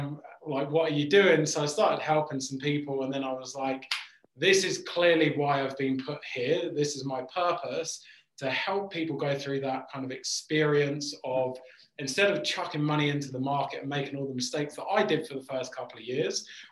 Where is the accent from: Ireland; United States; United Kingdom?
United Kingdom; England; accent: English; moved away as an adult; As you can tell, I'm English, or maybe, I don't know, maybe I've lost my English accent slightly, being here nearly seven and a bit years